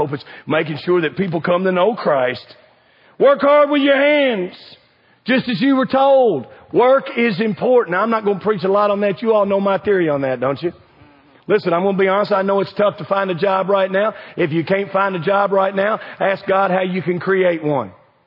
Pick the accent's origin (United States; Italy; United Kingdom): United States; Kentucky; I'm from Kentucky.